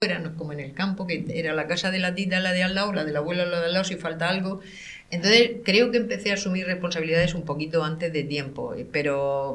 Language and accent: Spanish; San Javier, Region of Murcia, Spain; now in Murcia, Spain; Soy súper murciana. Soy de San Javier. Allí, la verdad es que viví allí muchos años hasta que me vine a Murcia a hacer la carrera.